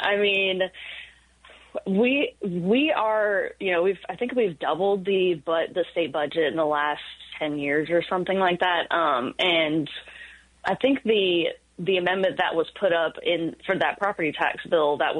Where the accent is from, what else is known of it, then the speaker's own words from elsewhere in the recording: South Carolina, United States; And in my Richland, I'm from Richland County.